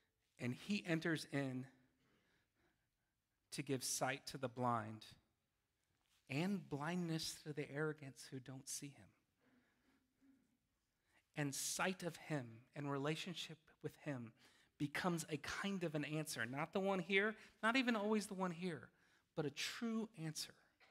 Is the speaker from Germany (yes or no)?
yes; Germany; Her husband, my nono, Ettore, who I knew pretty well growing up in Germany and visiting along the line, lived a long life